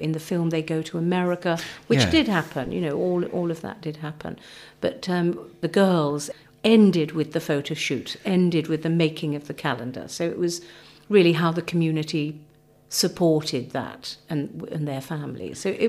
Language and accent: English; Stoke-on-Trent, West Midlands, United Kingdom; And of course, that's my hometown, and we did The King and I together